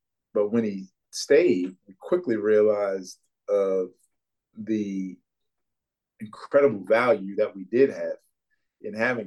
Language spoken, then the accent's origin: English; Baltimore, Maryland, United States; I mean, I'm from this area. I was born and raised in Baltimore, so I lived here my whole life until I went to college.